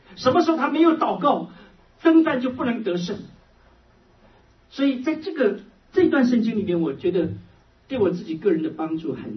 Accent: China; 我感谢神让我是一个中国人，因为我会讲中文

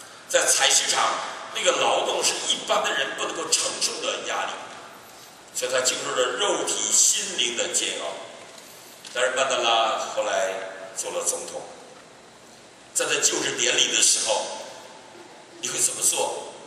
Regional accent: China; 那我们中国人呢

